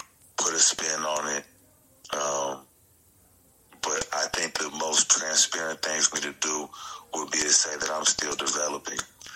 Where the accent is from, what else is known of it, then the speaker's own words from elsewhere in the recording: California, United States; But, yeah, I'm originally from the Bay Area, but I've been out in Fight Town, USA, New Mexico for a while.